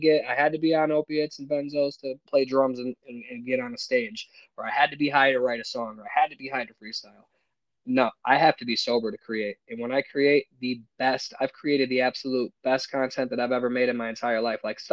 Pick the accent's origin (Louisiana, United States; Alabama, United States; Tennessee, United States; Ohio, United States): Ohio, United States; in my hometown, there's a wonderful recovery movement here in Bellevue, Sandusky, Port Clinton.